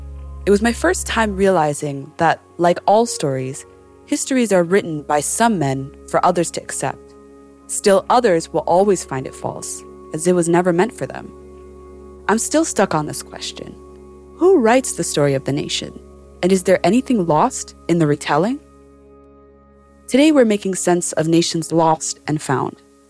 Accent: Midwest, United States; But growing up in the Midwest, particularly after September 11th, patriotism became a collective obsession.

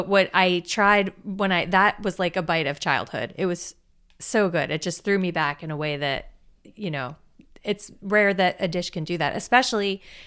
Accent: Florida, United States; And I grew up in South Florida. A lot of Cuban food.

